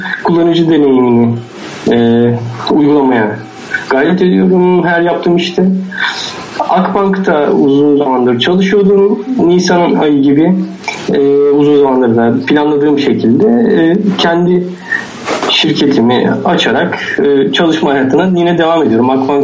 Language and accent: Turkish; Edirne, Turkey; born there; now in İzmit, Turkey; Ben Edirne doğumluyum, 1981. Babam taksi şoförü, annem ev hanımı.